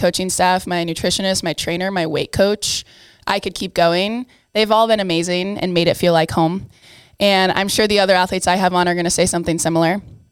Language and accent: English; Davenport, Iowa, United States; So I am 22 years old. I'm from Davenport, Iowa. I did my undergrad at University of Iowa.